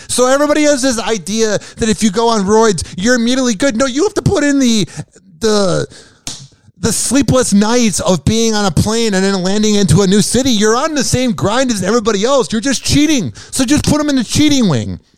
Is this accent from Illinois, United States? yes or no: yes; Chicago, Illinois, United States; I grew up in Chicago, so I listen to Chicago sports radio